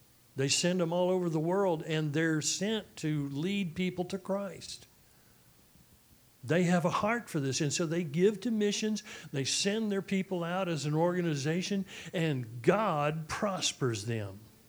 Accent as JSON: {"language": "English", "town": "Dallas", "region": "Texas", "country": "United States", "tie": "born or raised there", "also_born_or_lived": "Tulsa", "said": "I grew up in the South. I was born in Tulsa, Oklahoma, grew up in Dallas, Texas."}